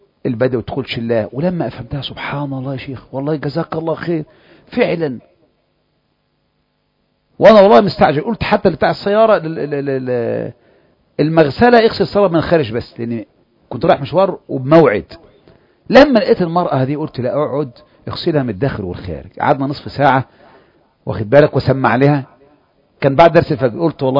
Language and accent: Arabic; Egypt; وكلنا كمصريين نعرف هذا